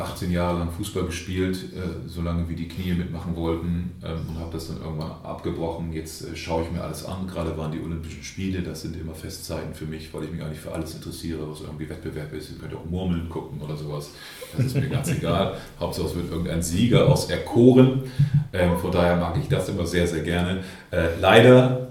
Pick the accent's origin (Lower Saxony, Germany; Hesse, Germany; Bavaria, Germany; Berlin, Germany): Lower Saxony, Germany; Oldenburg; Ich bin ja auch Oldenburger, ich weiß, wie in Oldenburg die Geschicke so laufen.